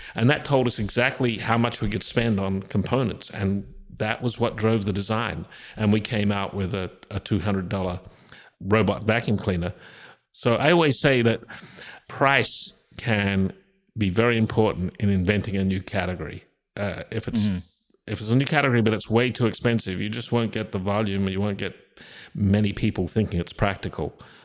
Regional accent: Australia; moved away as an adult; I grew up in Australia

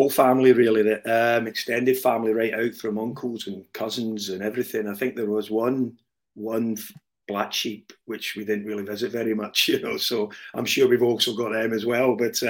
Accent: Swindon, South West England, United Kingdom; also born or lived in Glasgow; Also, I must say that I predominantly lived all my life in Swindon. I was born in Glasgow, but now and again, an English accent will appear.

